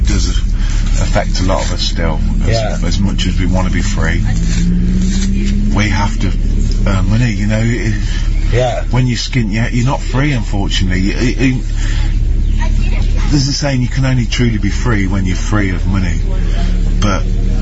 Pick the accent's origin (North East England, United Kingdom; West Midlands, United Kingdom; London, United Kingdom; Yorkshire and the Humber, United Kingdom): West Midlands, United Kingdom; Coventry; Well, me personally, when I grew up in Coventry, I found, through the football and whatever, I felt like a family connection with friends.